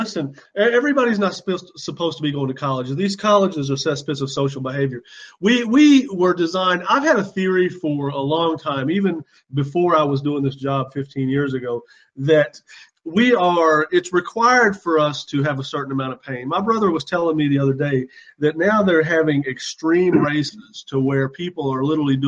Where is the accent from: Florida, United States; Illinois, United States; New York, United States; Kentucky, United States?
Kentucky, United States; I am 48 years old. I grew up in Eastern Kentucky.